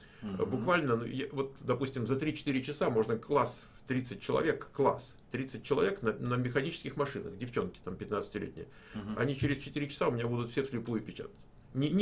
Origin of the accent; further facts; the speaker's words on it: Moscow, Russia; moved away as an adult; Первые 34 года я жил в Москве. Я родился в Москве, жил в Москве. Родители у меня оба с Украины. Отец из-под Житомира, мама из Кременчуга, Полтавской области.